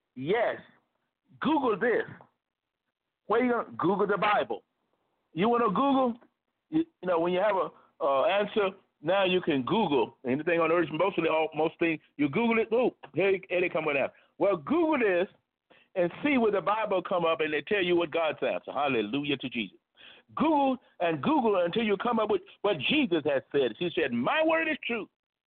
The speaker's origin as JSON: {"language": "English", "country": "United States", "said": "in particular because I'm in America, I'm an American, you're in America"}